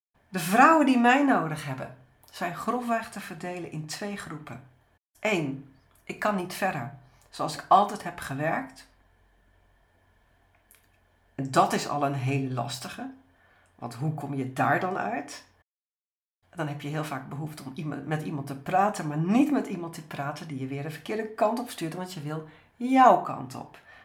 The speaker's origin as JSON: {"language": "Dutch", "town": "Scheveningen", "region": "South Holland", "country": "Netherlands", "tie": "born or raised there", "said": "En met mijn voeten in het zand op het strand van Scheveningen, het was een prachtige dag. Ja, maakte ik ook een reis door de omgeving waar ik voorheen woonde, waar ik ben opgegroeid."}